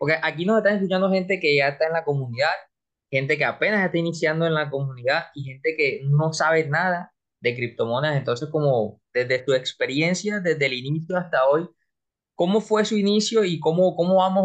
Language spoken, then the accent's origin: Spanish; Colombia; En una entidad financiera aquí en mi país, en Colombia